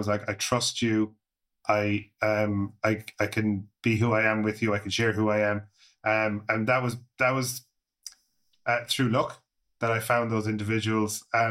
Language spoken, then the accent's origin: English; Limerick, Munster, Ireland; A bit about myself and my background. I'm from Limerick.